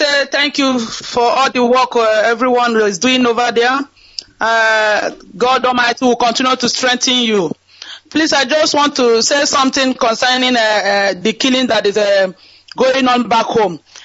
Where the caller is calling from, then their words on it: Ireland; Yes, Director, this is … I'm calling from Ireland.